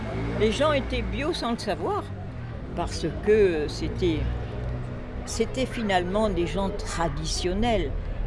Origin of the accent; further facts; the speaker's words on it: Provence-Alpes-Côte d'Azur, France; Je venais de la Côte d'Azur, vous voyez le contraste.